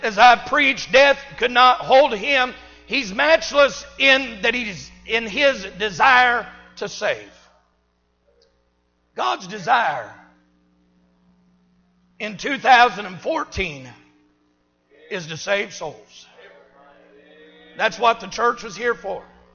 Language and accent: English; Illinois, United States; Now, I'm from Illinois and I'm a Michael Jordan fan.